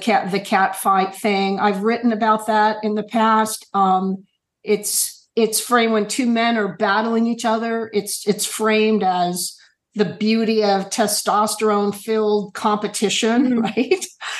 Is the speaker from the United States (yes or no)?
yes; New York, United States; but I'm a New Yorker, so you can imagine